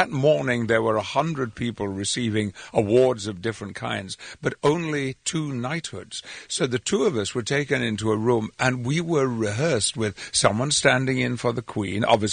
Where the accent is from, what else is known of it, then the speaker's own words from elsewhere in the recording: Yorkshire and the Humber, United Kingdom; I grew up in the West Riding of Yorkshire, which is the western edge of the county, where it abuts Lancashire